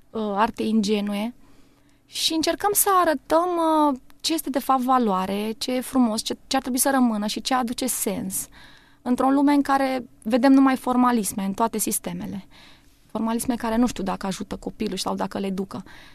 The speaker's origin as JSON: {"language": "Romanian", "region": "Suceava County", "country": "Romania", "said": "Noi suntem din Bucovina."}